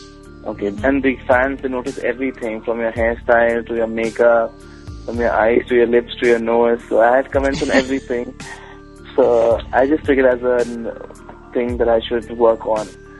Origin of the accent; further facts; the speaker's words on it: Kolkata, West Bengal, India; Before this, I'm actually from Calcutta. So I was helping my dad with his business and doing part-time modeling.